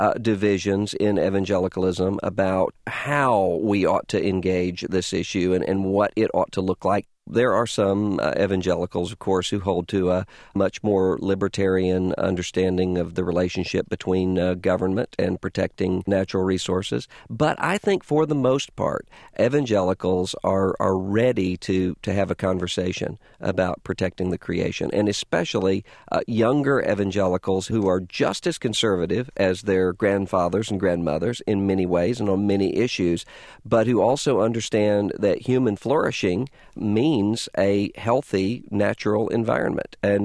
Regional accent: Biloxi, Mississippi, United States; I'm from Biloxi, Mississippi, which is right now threatened by this oil catastrophe.

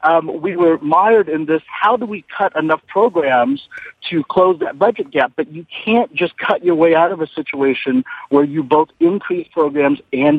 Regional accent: California, United States; now in Hartford, United States; I'm from California.

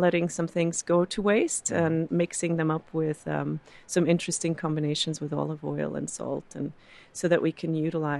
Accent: Switzerland; I'm from Switzerland, so I always say to some degree, yes, to chocolate.

